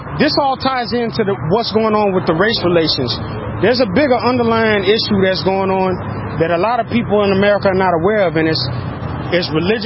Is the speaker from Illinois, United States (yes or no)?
no; Austin, Texas, United States; I'm from the South Side. So the South Side, just so for y'all that don't know about Austin, is a different city than the whole city.